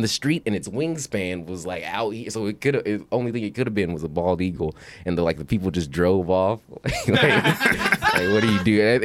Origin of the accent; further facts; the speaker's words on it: United States; and like I've been an American this whole time.